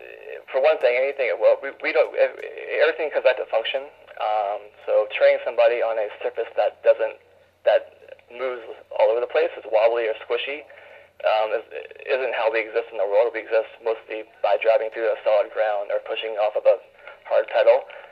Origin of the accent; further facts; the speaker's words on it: Berkeley, California, United States; Like I said, I'm from Berkeley, California.